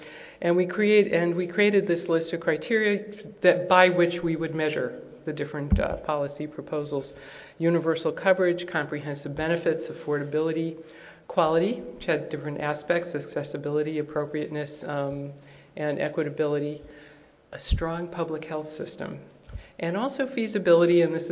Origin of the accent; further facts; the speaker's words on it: California, United States; I'm from California.